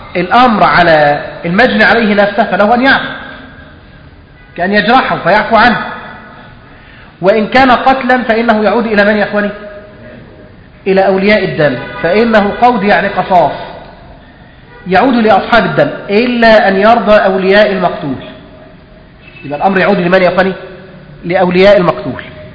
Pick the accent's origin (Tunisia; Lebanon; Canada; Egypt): Egypt